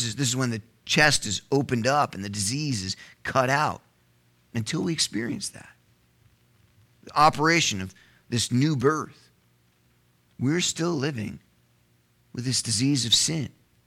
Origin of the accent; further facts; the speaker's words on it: Elizabeth, New Jersey, United States; born there; So I was born in America, Elizabeth, New Jersey.